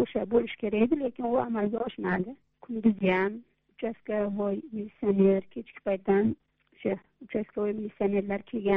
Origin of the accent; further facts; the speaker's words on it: Fergana Region, Uzbekistan; moved away as an adult; now in Tashkent, Uzbekistan; Men 1959 yil 24-noyabrda Farg'ona viloyatida tug'ilganman. O'sha Farg'ona viloyatida tug'ilib, o'sha yerda katta bo'ldim. Keyin taqdir taqozosi bilan 1987-yili siz Toshkent shahriga ko'chib kelganmizda oilam bilan